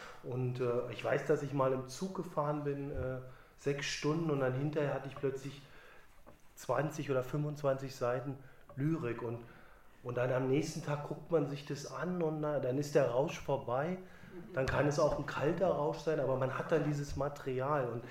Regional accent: Berlin, Germany; weil das habe ich in meiner Kindheit halt in der DDR, in Ostberlin, nicht so erfahren

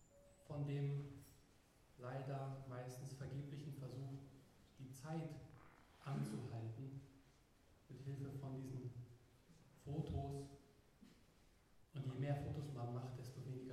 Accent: Berlin, Germany; Ganz nebenbei habe ich jetzt auch schon gleich meine Heimatstadt verraten. Aus Berlin angereist hierher

